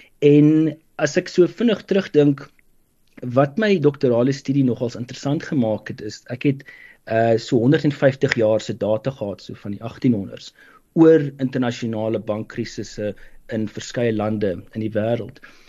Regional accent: Pretoria, Gauteng, South Africa; also born or lived in West Coast; Op skool was ek gewees beide aan die Weskus en in Pretoria en ek het daarna gaan studeer by Stellenbosch Universiteit

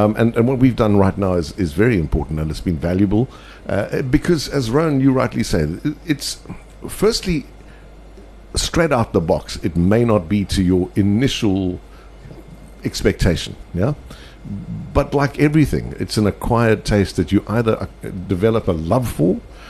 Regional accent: Benoni, Gauteng, South Africa; can I say I'm an oak from Benoni who doesn't know much about anything.

